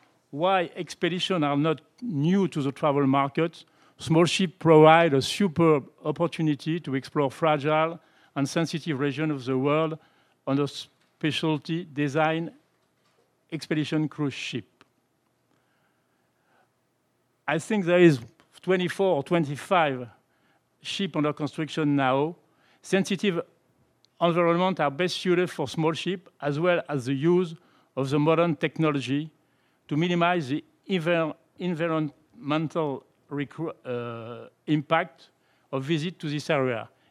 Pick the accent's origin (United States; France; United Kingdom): France; English is a second language; as you say. I am from Pono in France. That explains my bad accent.